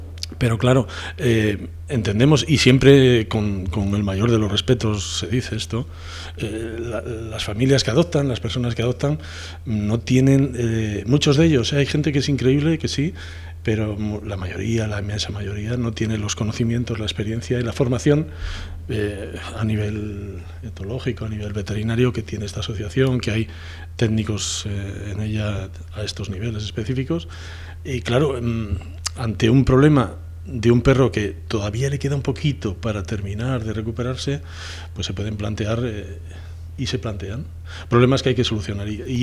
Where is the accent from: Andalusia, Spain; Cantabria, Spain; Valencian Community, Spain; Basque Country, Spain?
Cantabria, Spain; Puente San Miguel; yo nací en Puente San Miguel